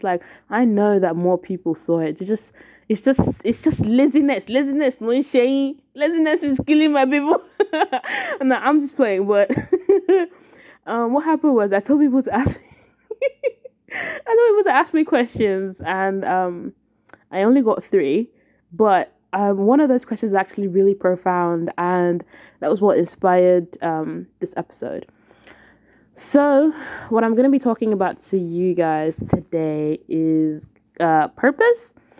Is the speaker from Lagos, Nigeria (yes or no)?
yes; Lagos, Nigeria; I'm from Lagos.